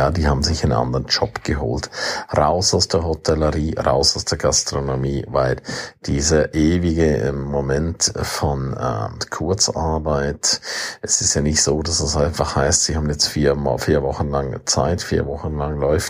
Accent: Graubünden, Switzerland; first language Romansh; German is a second language; Okay, sorry, meine Muttersprache ist rätoromanisch. Deutsch ist eine Fremdsprache.

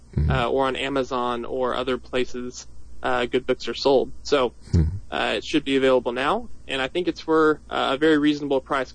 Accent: Texas, United States; I'm from West Texas, not a world traveler much until that point.

